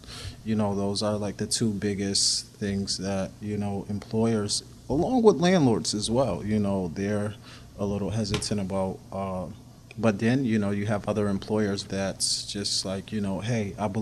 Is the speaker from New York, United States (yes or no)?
yes; New York, United States; I was born in the Bricks. Do you know where that is? Mm-hmm. Southside Housing Complex. I was born there. My father died when I was 3. He died in our apartment, and then we ended up transferring to the west side, James Geddes apartment complex